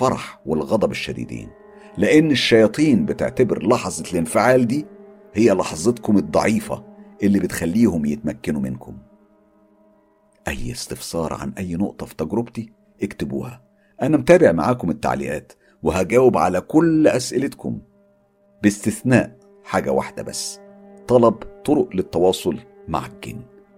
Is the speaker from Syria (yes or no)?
yes; Syrian coast, Syria; also born or lived in Aleppo; أنا من سوريا، وتحديدا من ريف الساحل السوري. بحكم وظيفة والدي احنا انتقلنا للعيش في محافظة حلب، وهي محافظة شمالية. عشت فيها من وانا عندي 12 سنة لحد ما اتجوزت في سن 31 سنة.